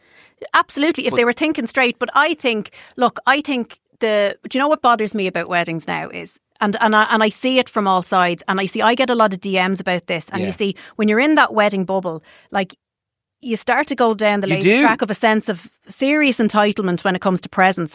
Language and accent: English; Ireland; But look, we're Irish.